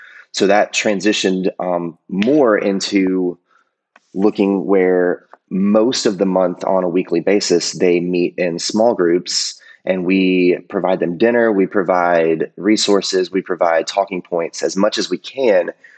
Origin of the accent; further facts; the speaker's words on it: Peachtree City, Georgia, United States; I am from Peachtree City, Georgia, just south of Atlanta. And it's really just a giant suburb of the Atlanta area.